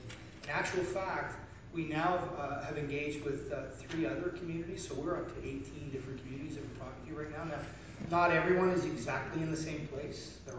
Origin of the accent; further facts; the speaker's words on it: Scotland, United Kingdom; Yes, I'm from Scotland.